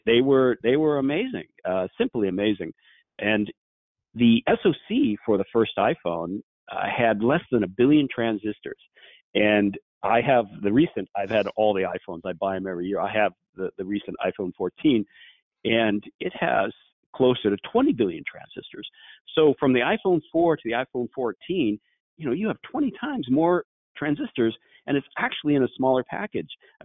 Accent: California, United States; Yeah, you know, I grew up in Silicon Valley. I grew up with Apple

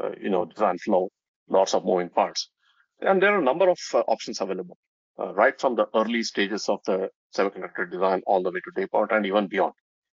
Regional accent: India; So I grew up in India, for those who might not know.

